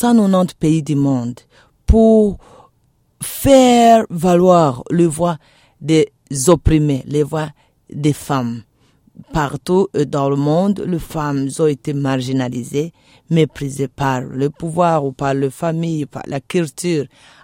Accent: Bukavu, South Kivu, DR Congo; je suis originaire de Bukavu, précisément dans le territoire de Mwenga, le village de Tombwe. En RDC

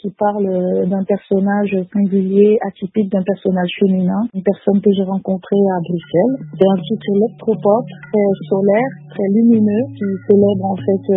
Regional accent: Anglophone Cameroon, Cameroon; Je suis originaire du Cameroun anglophone et j'ai grandi dans une famille de mélomanes.

